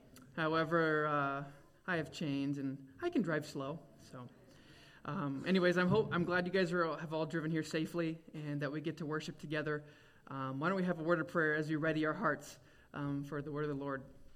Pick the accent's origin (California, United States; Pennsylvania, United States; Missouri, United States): California, United States; hey, so I'm from California. I'm not familiar with winters here.